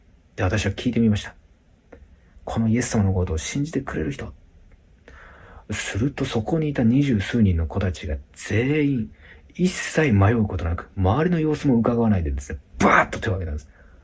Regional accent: Nagasaki, Japan; 地元が長崎にあるんですけれども

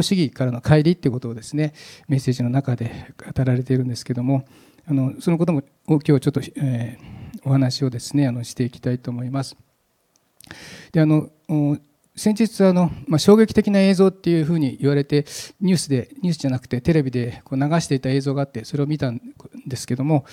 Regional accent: Nagano, Japan; 私の田舎、私は長野で農業をしていたんですけど、野菜を作っていた時に

